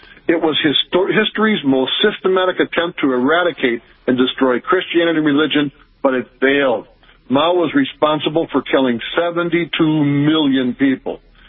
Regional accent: Saint Paul, Minnesota, United States; born there; I was born in St. John's and St. Joe's, downtown St. Paul.

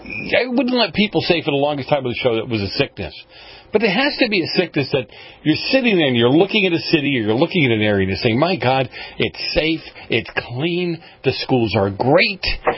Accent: Boston, Massachusetts, United States; and from Boston.

